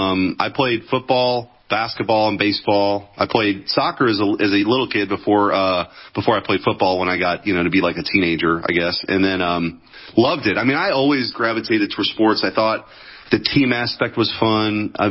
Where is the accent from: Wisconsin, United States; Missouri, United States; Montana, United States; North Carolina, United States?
Missouri, United States; Bridgeton; born there; I was born in Bridgeton, Missouri, which is a working class area, a working class neighborhood in the St. Louis area.